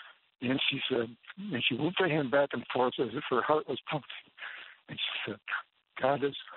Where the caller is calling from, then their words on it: St. Paul, Minnesota, United States; Well, St. Paul, Minneapolis area.